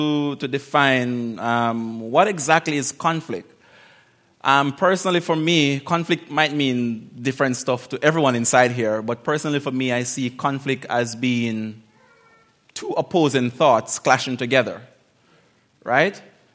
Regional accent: Central Jamaica, Jamaica; I'm from Jamaica, by the way, Central Jamaica. So I don't speak the real bad patois or broken English.

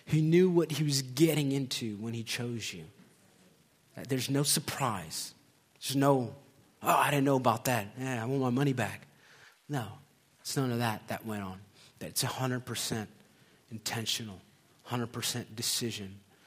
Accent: Ethiopia; And I'm from Ethiopia. I wasn't adopted by them, but I'm just, you know.

